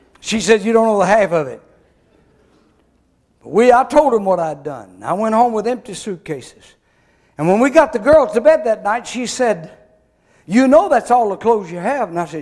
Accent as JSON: {"language": "English", "region": "Arkansas", "country": "United States", "tie": "born or raised there", "said": "When I was a boy growing up in South Arkansas, there was 8 of us boys."}